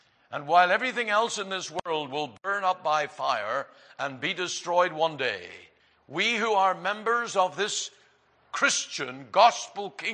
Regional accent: Canada; not to be even boasting as a Canadian.

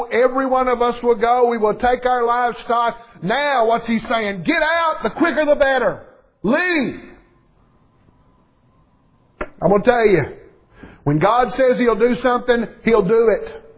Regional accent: Kentucky, United States; One pitiful, weak, insignificant, ungodly boy growing up in South Central Kentucky

